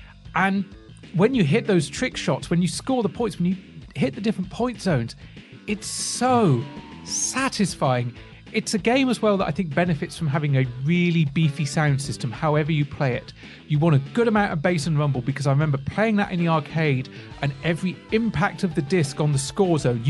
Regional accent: West Midlands, United Kingdom; I have a weird kind of accent that doesn't belie the fact that I come from the West Midlands.

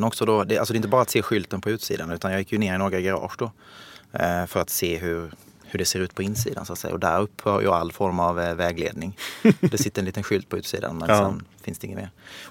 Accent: Sölvesborg, Blekinge, Sweden; Jag kommer från Sölvesborg i Blekinge.

